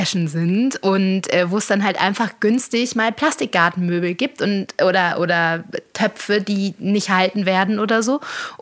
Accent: Schleswig-Holstein, Germany; Ich komme ja aus Schleswig-Holstein, wo es wirklich viele Hofläden gibt und auch so diese... kleinen Tischchen, wo dann so Marmelade oder Äpfel verkauft werden

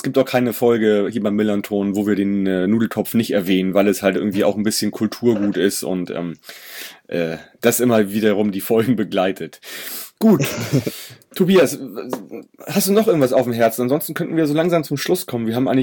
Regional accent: Hamburg, Germany; wenn ich als Hamburger nach Aue fahre

